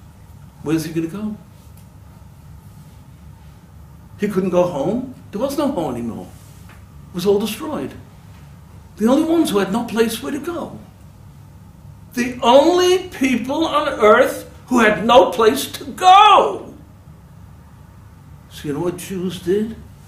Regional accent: Brooklyn, New York, United States; I lived in Williamsburg, I grew up in Williamsburg. Brooklyn, I'm a Brooklyn boy, okay?

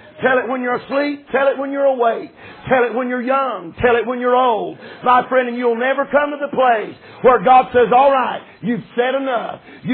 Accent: Brevard, North Carolina, United States; born there; They tell me I was born in Transylvania County, Brevard Hospital, North Carolina, in Brevard, North Carolina.

